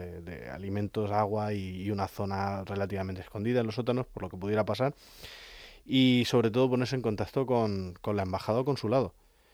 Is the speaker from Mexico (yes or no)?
no; Spain; normalmente los españoles caemos simpáticos